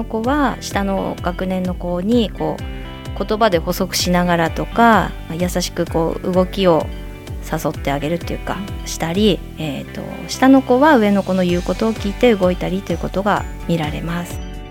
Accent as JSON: {"language": "Japanese", "town": "Yuzawa", "region": "Akita", "country": "Japan", "said": "出身は湯沢市です。住んでいるところは太夫です。太夫に住んでから25年になります。"}